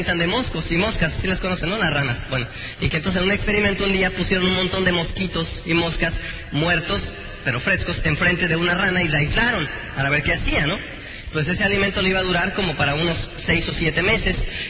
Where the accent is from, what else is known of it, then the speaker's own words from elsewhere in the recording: Tenancingo, State of Mexico, Mexico; porque allá donde yo soy, de Tenancingo, pues eran unos duraznos bien, bien sabrosos, ¿no?